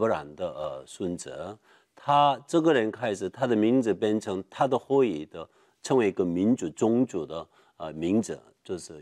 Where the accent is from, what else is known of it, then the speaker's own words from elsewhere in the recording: South Korea; Chinese is a second language; moved away as an adult; also born or lived in Taiwan / Israel; now in United States; 我出生在韩国，做韩国人。我的祖先呢好像没有那个华人或者中国人。然后呢我在那边长大了，读到大学，当兵，当完兵我去来台湾，